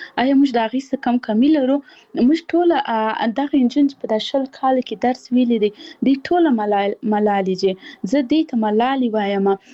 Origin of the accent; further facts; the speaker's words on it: Paktia, Afghanistan; زه خپل د پکتیا ولایت یم، زه د یو کلي یم